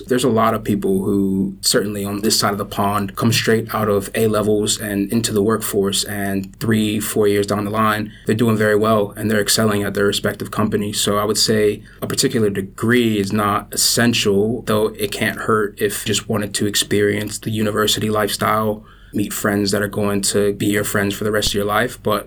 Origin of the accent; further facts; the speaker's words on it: United States; born there; I am American by birth, as you could probably tell, but my mother's Bermudian, so I have dual citizenship there.